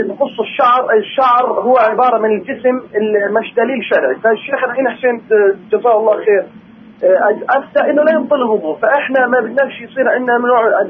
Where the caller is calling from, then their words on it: Jerusalem, Palestine; من القدس.